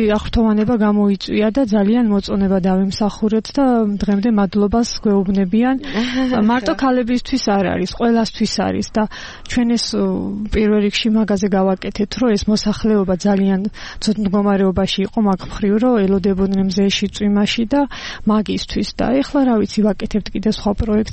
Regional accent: Zemokedi, Kakheti, Georgia

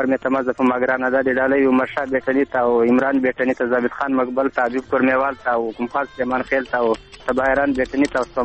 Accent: Khyber Pakhtunkhwa, Pakistan; زه خپل هم د جنوبي وزیرستان یم

